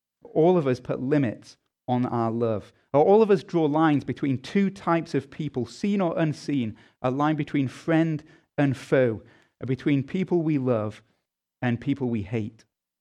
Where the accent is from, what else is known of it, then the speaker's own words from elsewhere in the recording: England, United Kingdom; As an Englishman